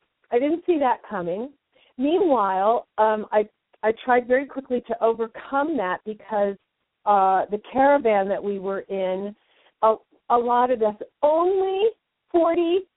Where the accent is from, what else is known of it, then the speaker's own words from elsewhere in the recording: United States; I was really there just kind of walking along as an American woman in Egypt